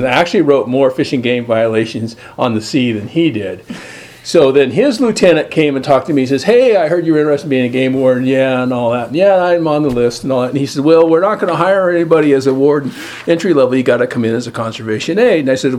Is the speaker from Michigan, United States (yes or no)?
no; Fort Bragg, California, United States; And then from Tracy, I transferred to my hometown, the North Coast of Mendocino, Fort Bragg.